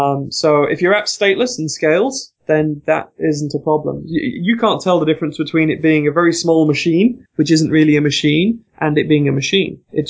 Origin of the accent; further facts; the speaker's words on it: United Kingdom; As a Brit